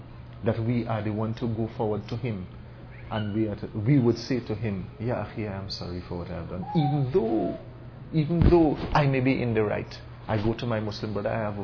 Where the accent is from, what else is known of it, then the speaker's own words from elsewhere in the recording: Trinidad & Tobago; And I leave here, and the moment I step out of the masjid, and I'm from Trinidad, and I step out of the masjid